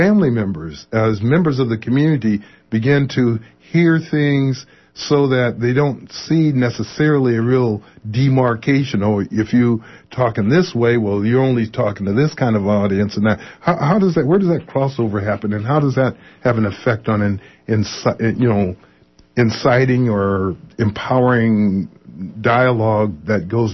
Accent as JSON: {"language": "English", "town": "Los Angeles", "region": "California", "country": "United States", "tie": "born or raised there", "said": "I know from a number of families in neighborhoods that I grew up in Los Angeles, when I was young"}